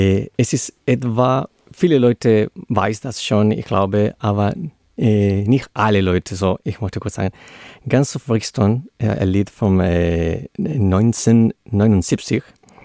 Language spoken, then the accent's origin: German; India; German is a second language; Aber ich komme auch aus Indien.